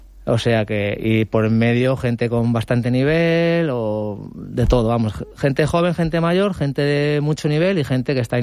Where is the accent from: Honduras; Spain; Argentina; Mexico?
Spain; Polop, Valencian Community; Nadar solo iba a la piscina del pueblo en verano.